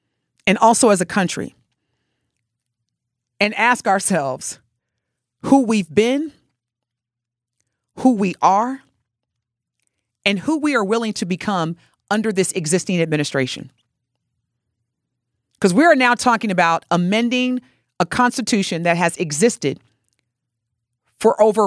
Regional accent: United States; born there; then that means … wouldn't really be an American, even though I was born on America. But because my mother's an immigrant, then I'm not American.

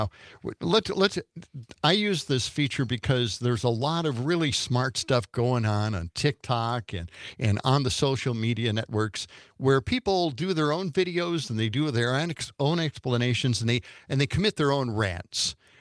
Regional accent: Milwaukee, Wisconsin, United States; I'm from Milwaukee originally, and I love the way Dom always defends Milwaukee.

